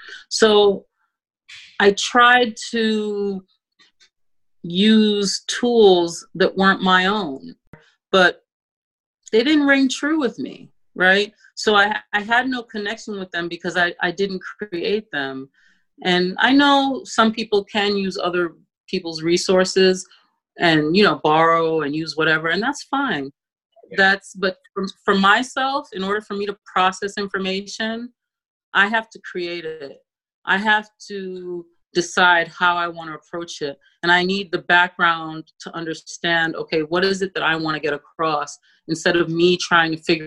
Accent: Bronx, New York, United States; because I grew up in the Bronx. I went to community school 211, which is right across the highway down by Persona Park. And it's a bilingual school. And so coming back to the Bronx meant a lot to me.

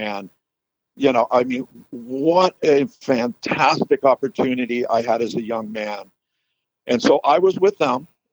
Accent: San Francisco, California, United States; You know, what a lot of people don't know is that, I grew up in San Francisco.

